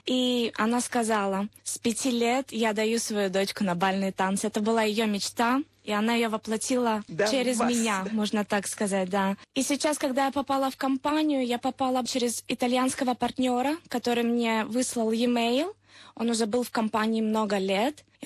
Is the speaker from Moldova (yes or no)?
yes; Chișinău, Moldova; moved away as an adult; now in Athens, Greece; Я из Кишинева, из Молдавии. Там я прожила до 18 лет. И потом я переехала в Грецию, в Афины.